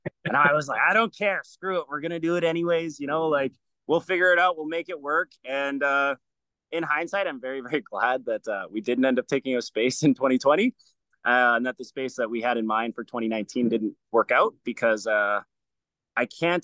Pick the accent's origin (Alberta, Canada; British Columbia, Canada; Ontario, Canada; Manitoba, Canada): British Columbia, Canada; Vernon; now in Vancouver, Canada; but I'm from Vernon. I started at a school called NOS BJJ.